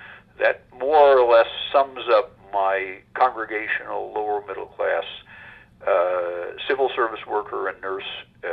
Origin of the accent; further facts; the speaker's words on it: Champaign, Illinois, United States; I suppose I found myself growing up in Champaign as a free thinker